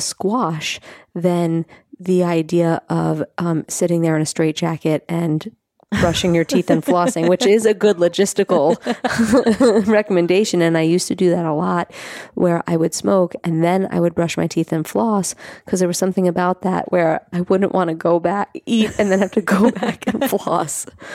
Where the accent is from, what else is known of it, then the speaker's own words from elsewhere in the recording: Staten Island, New York, United States; I mean, I grew up in Staten Island, which I do not openly tell people